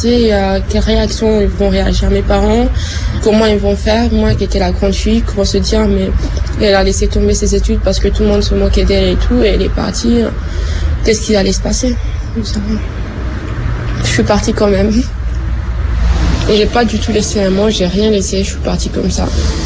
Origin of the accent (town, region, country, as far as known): Mayotte; born or raised there; also born or lived in Comoros